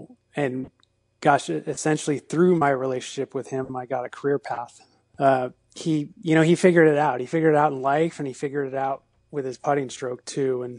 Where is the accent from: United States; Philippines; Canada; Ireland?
Ireland; Well, first of all, I'm Irish.